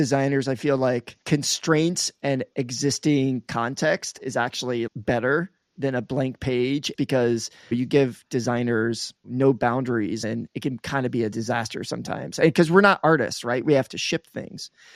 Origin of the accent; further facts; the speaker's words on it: New York, United States; As a New Yorker, you know, we love the subway. As New Yorkers, oftentimes we're very local and we think that ours is the best.